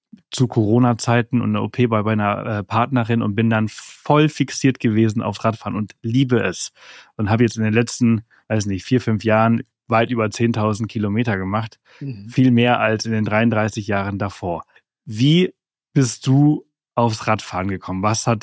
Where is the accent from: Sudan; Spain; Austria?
Spain; Balearic Islands; Ich bin auf Mallorca geboren und aufgewachsen.